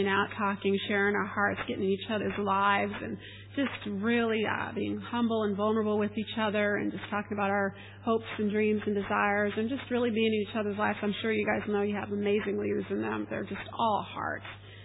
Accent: United States; accent: American; because obviously I'm from America, so I've got the American accent.

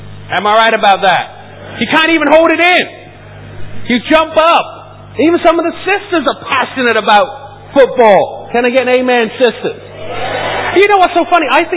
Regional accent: Norwich, East of England, United Kingdom; as you guys know, I grew up in Norwich

